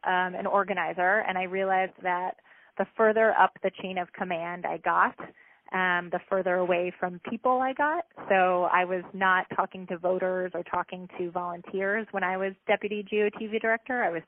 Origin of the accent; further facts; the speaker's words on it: Washington, District of Columbia, United States; also born or lived in Bethesda, Maryland; So I grew up in Washington, D.C. until eighth grade. I believe we moved to Bethesda, and then I went to Walt Whitman High School.